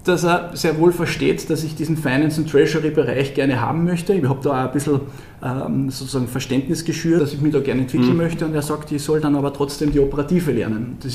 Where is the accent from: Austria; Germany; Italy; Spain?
Austria; Freistadt, Upper Austria; Es gibt in meiner Heimatstadt, in Freistadt in Oberösterreich, einen großen Transportunternehmer